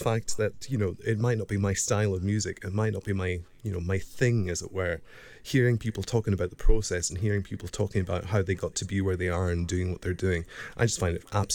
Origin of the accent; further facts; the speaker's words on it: Stornoway, Scotland, United Kingdom; It's a very parochial sort of comedy outfit based entirely around Stornoway, which is the tip of my hometown.